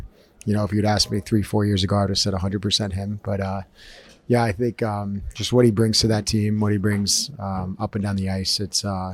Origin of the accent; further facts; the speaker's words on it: St. Louis, Missouri, United States; Growing up in St. Louis